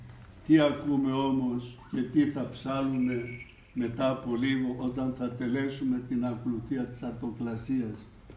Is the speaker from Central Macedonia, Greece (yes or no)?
yes; Central Macedonia, Greece; Ήταν μια λέξη που έλεγαν στο χωριό μου στη Χαλκιδική